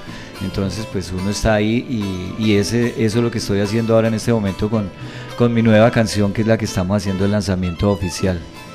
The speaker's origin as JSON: {"language": "Spanish", "town": "Líbano", "region": "Tolima", "country": "Colombia", "tie": "born or raised there", "also_born_or_lived": "Ibagué / Bogotá", "said": "Yo soy músico de formación del Conservatorio de Música del Tolima. Soy oriundo del Líbano, Tolima. Pero pues prácticamente mi carrera musical la he hecho en Ibagué, en Bogotá, por más de 25 años que estuve radicado en esa ciudad."}